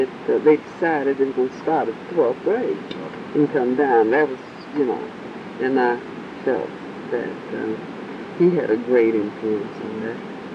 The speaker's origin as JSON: {"language": "English", "town": "Tuskegee", "region": "Alabama", "country": "United States", "tie": "born or raised there", "said": "he had been principal of high school in my hometown, Tuskegee, and I knew, I didn't know him personally, but I, you know, that's home"}